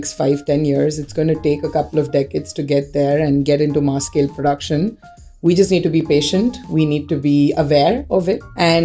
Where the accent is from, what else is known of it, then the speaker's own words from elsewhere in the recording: India; And, you know, I'm Indian. I love my spice and sour and sweet and all of that.